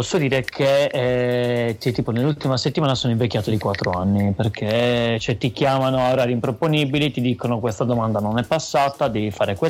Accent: Sardinia, Italy; organizzare un evento in Sardegna, cioè, quindi nella mia terra, cioè nella nostra terra, nella nostra città, è, scusando il termine, è il delirio

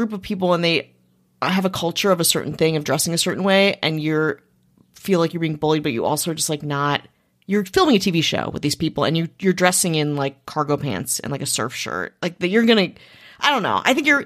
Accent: Milwaukee, Wisconsin, United States; And again, I'm also from Milwaukee, where she is from. It's that fashion. It really is very like what I grew up around

